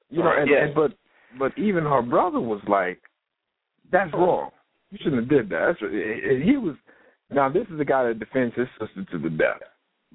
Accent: Winston-Salem, North Carolina, United States; now in Raleigh, United States; I moved up there with her when we got married because I'm from Winston-Salem.

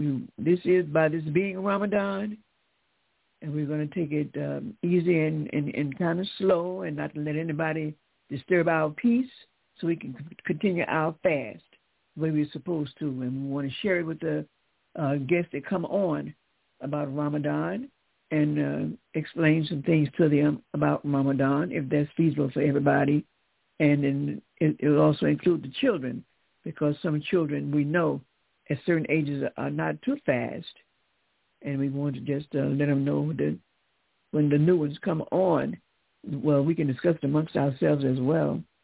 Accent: Decatur, Georgia, United States; We're from Decatur, Georgia.

